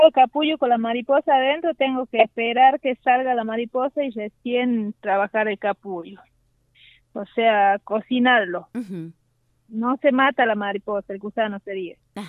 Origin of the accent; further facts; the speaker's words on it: Santa Gertrudes, Catamarca, Argentina; acá en mi pueblo, Santa Gertrudes se llama, departamento de Ancasti.